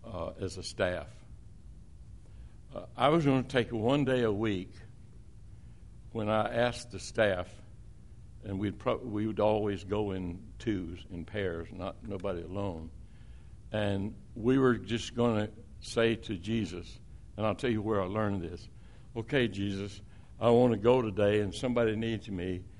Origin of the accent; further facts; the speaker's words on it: Tennessee, United States; also born or lived in Alabama; And, you know, I'm from Tennessee and Alabama. I'm looking at New York City.